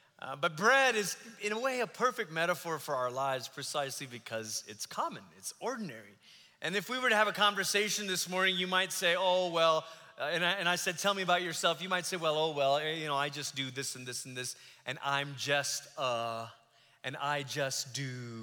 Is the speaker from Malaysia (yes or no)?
yes; Malaysia; some of you will know that I grew up in Malaysia.